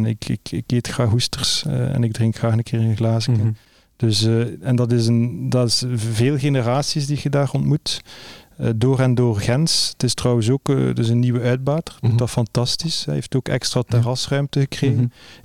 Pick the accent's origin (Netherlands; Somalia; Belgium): Belgium; Ghent, Flanders; Ik zei, ik ben altijd ben opgegroeid aan de Ster.